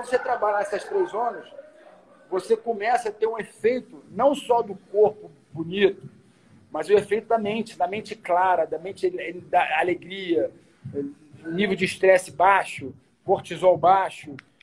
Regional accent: Brazil; eu sou brasileiro em qualquer lugar do mundo

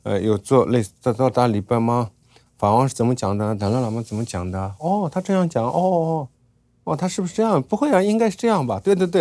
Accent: Tibet, China; 我们西藏我们西藏人希望大家能够团结在一起

